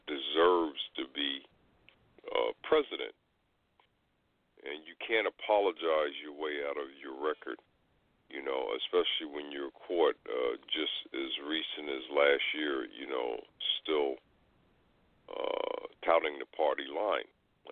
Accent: New York City, New York, United States; And I'm from New York, obviously. I'm, born, raised, educated there.

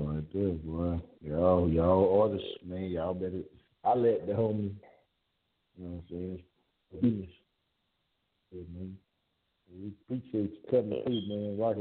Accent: Savannah, Georgia, United States; That's where I'm from. I'm from Savannah.

